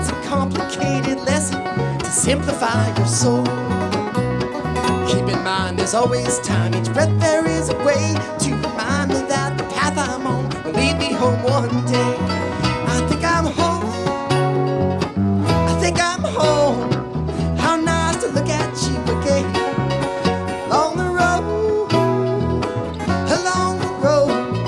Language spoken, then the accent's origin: English; California, United States; And I wrote this tune on the top of a mountain in my hometown, a mountain called Mount Tamalpais. And it's just north of San Francisco in California.